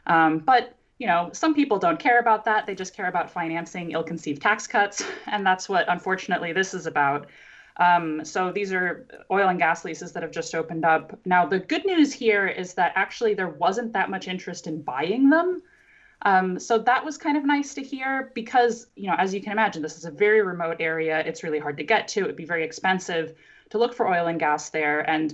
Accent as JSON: {"language": "English", "region": "New Mexico", "country": "United States", "tie": "born or raised there", "said": "Deb Haaland, who's actually from my home state of New Mexico"}